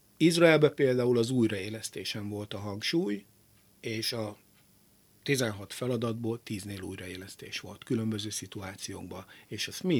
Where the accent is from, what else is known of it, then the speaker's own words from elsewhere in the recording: Gánt, Fejér, Hungary; Hiszen én egy olyan helyről származom, Gántbányaterepről vonatkoztatok el mindent, amikor én kisgyerek voltam, ez még egy bányász település volt, a bauxit bányászatra épült